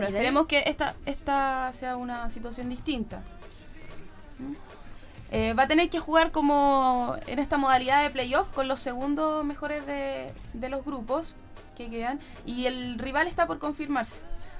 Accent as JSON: {"language": "Spanish", "country": "Chile", "said": "Porque había ido a hacer una pasantía. Entonces, soy estudiante de periodismo y bueno, vengo de Chile."}